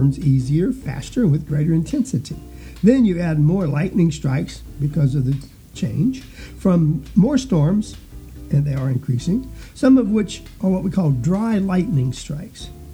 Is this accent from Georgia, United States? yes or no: yes; Georgia, United States; also born or lived in Florida; I was raised in South Georgia and North Florida area